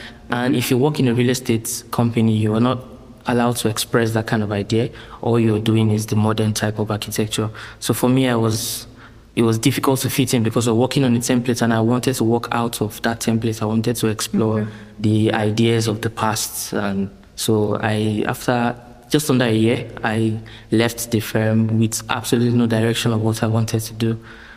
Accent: Lagos, Nigeria; I grew up in Lagos.

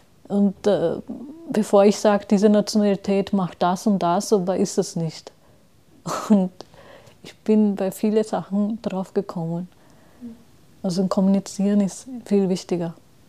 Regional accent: Austria; ich bin selber Österreicherin, habe eine Staatsbürgerschaft, ich bin hier aufgewachsen.

